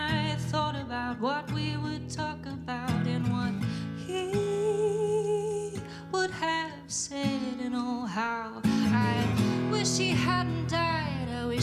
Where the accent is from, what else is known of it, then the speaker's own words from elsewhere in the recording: Helensville, Auckland, New Zealand; so I grew up in Helensville, and so there was a lot of, like, … covers